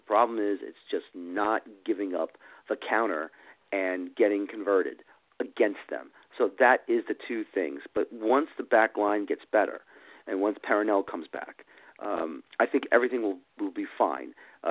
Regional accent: Bronx, New York, United States; born there; I was born in the Bronx. I've taken the subway, the D train, the 4 train to Yankee Stadium from my old apartment.

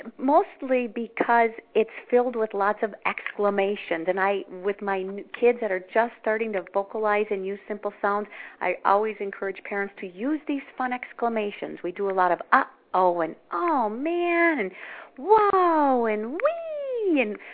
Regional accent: Minnesota, United States; I am from Minnesota, and it's actually warm out today.

